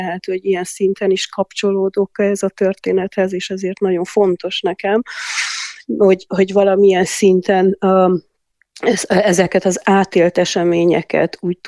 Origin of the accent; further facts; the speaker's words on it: Cluj-Napoca, Cluj County, Romania; Egyrészt én kolozsvári vagyok, és én 21 éves voltam, amikor 1989. decemberében kitört a forradalom